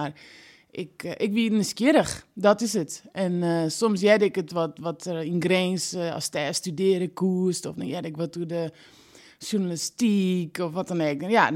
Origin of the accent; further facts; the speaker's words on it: Rotterdam, South Holland, Netherlands; now in Amsterdam, Netherlands; ik ben dus Rotterdam, geboren in Kalmerswerg.